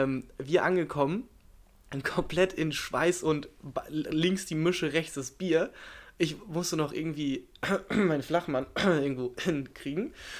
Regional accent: Hamburg, Germany; Wir sind Hamburger, also in Braunschweig.

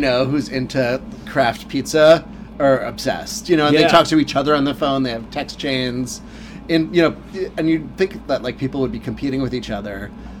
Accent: Queens, New York, United States; born there; You know, I was born in Queens and going there.

